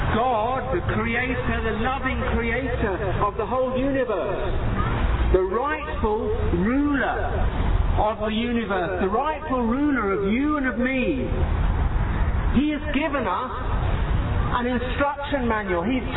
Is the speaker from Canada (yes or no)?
no; England, United Kingdom; Some of you may recognize from my accent that I'm from England.